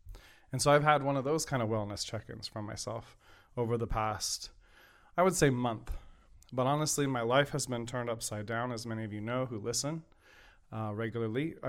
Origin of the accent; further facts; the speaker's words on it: Burbank, California, United States; I really enjoyed growing up where I grew up in Burbank